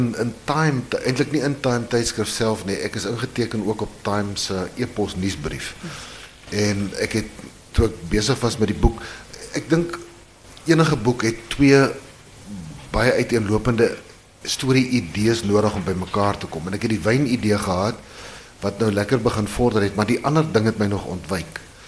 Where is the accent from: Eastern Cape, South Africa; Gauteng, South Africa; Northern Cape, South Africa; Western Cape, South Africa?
Western Cape, South Africa; Paarl; born there; my pa het in die Parel, ek is in die Parel gebore, my pa het 'n paar jaar lang daar gebly